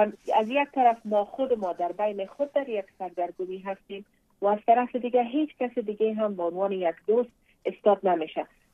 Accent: Afghanistan; به عنوان یک افغان

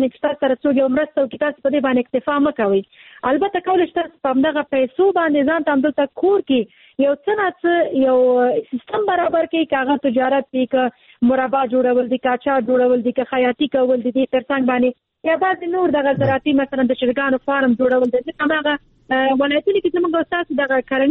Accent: Afghanistan; زه افغان یم

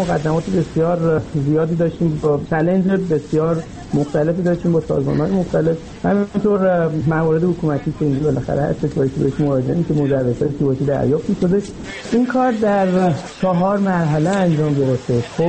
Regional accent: Iran; خود من که ایرانی هستم

